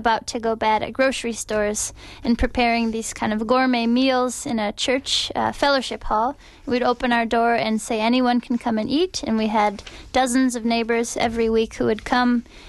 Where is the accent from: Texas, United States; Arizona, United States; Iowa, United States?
Iowa, United States; also born or lived in Los Angeles, United States; Yes, I'm originally from Iowa, but we moved here from Los Angeles. We were in a suburb there for 6 years and came back to the Midwest where we're from.